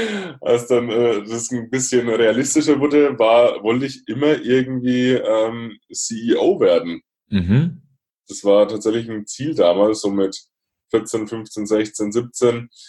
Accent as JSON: {"language": "German", "region": "Bavaria", "country": "Germany", "tie": "born or raised there", "said": "Also ich bin Franke, ich komme aus der Nähe von Würzburg, so zwischen Würzburg und Schweinfurt an der Mainschleife bin ich geboren und ja, bin in einem bäuerlichen Umfeld groß geworden."}